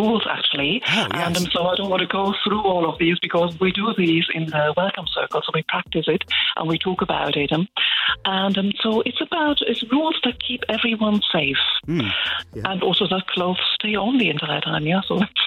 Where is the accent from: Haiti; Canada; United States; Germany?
Germany; I'm from Germany originally.